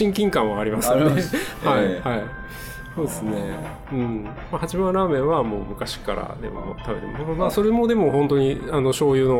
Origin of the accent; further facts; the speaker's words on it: Ishikawa, Japan; やっぱり地元が石川なんで